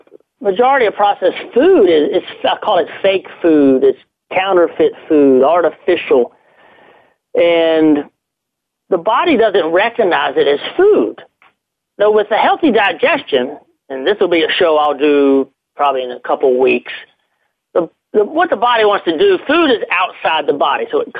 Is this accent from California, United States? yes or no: no; Virginia, United States; Now, all you people listening from the South, and I grew up in Virginia, so I had plenty of hush puppies and fried food and fried shrimp, fried fish.